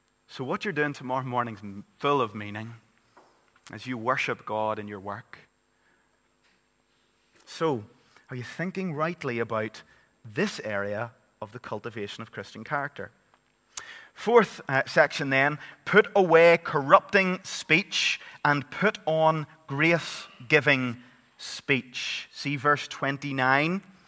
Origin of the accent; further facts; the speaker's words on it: Northern Ireland, United Kingdom; I'm from Northern Ireland, so I'm not as if I'm excluding myself here.